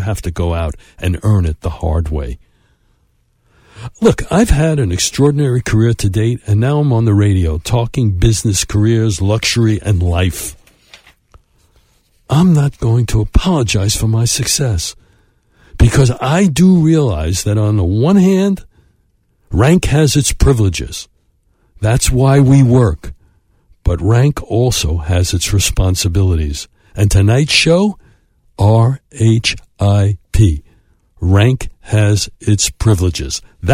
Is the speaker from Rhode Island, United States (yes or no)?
no; Brooklyn, New York, United States; I was from them. I came from Brooklyn, from their neighborhood.